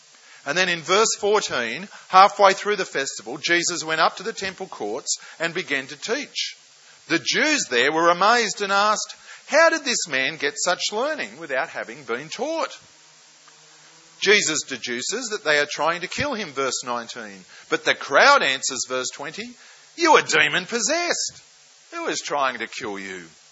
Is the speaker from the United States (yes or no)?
no; Lakemba, New South Wales, Australia; People from time to time ask me, where did you grow up? And sometimes I have to admit, with a tinge of embarrassment, I say, Lakemba. Lakemba, a working class suburb then and the Muslim heartland of the southwest now.